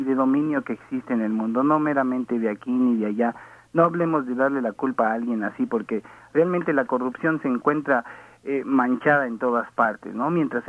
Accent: Mexico City, Mexico; now in United States; Soy de la Ciudad de México, emigré en el 85.

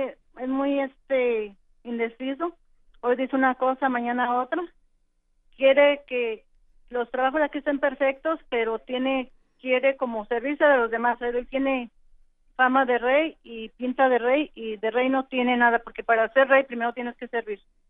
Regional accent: Mexico; yo soy de México

